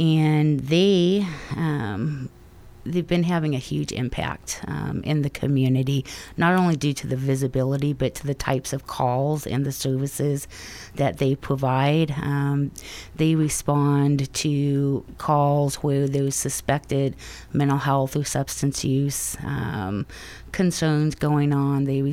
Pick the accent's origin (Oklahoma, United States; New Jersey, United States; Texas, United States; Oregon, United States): Oregon, United States; Roseburg; born there; also born or lived in Southern California; When I relocated from Southern California back up to Roseburg, this is where I was born and where I had my children, I started working at the CMHP.